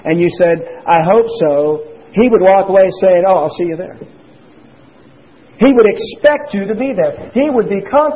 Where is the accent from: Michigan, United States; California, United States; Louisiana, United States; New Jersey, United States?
Louisiana, United States; Baton Rouge; And I can say that because I'm from Baton Rouge. So don't feel like I'm being biased. I grew up in that region, and I know about those people down there.